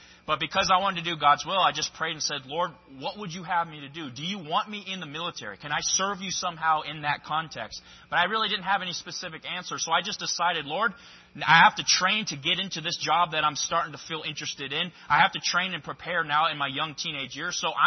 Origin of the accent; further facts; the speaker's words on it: Taiwan; I was born and raised in Taiwan. My parents are missionaries there.